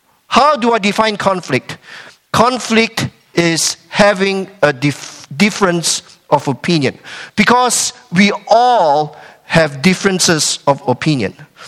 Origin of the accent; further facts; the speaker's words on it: Malaysia; English is a second language; When I was about 7 years old, growing up in Malaysia